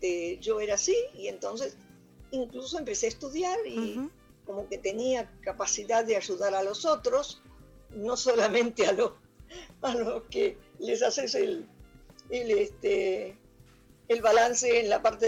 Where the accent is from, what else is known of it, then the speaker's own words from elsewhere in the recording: Buenos Aires, Argentina; also born or lived in Río Negro; Soy de Buenos Aires, pero ya estuve.